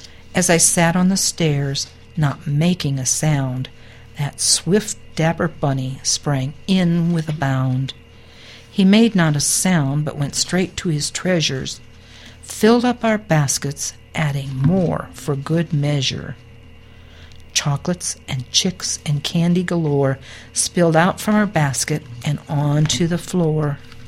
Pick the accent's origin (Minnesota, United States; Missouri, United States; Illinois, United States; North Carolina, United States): Illinois, United States; It made me remember when I was little and growing up in Illinois, Easter you could still have sometimes snow on the ground very easily